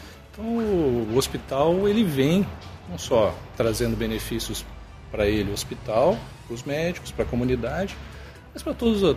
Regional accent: Rio Grande, Rio Grande do Sul, Brazil; Na verdade, nós somos da cidade do Rio Grande.

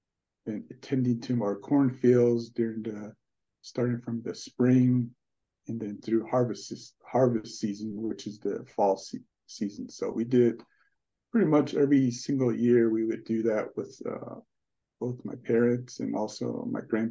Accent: Kayenta, Arizona, United States; I mentioned, I grew up in Kienta, Arizona.

